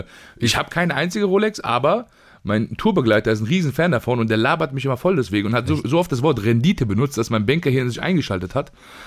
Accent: Mörfelden-Walldorf, Hesse, Germany; Nein, natürlich nicht, weil Mörfelden-Walldorf mein Zuhause ist. Das ist meine Heimat.

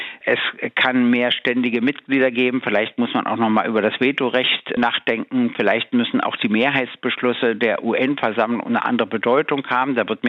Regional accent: Germany; Ich komme ja aus der DDR.

